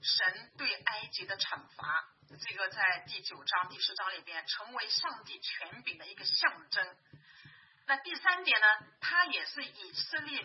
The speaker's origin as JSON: {"language": "Chinese", "country": "China", "said": "因为我们中国人比较这种血缘关系都特别的重视哈"}